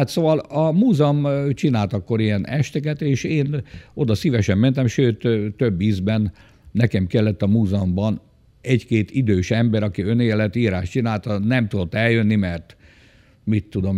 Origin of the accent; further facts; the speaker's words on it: Orosháza, Békés, Hungary; itt születtem Orosházán, és úgy adatot, hogy egész életemet itt töltöttem el.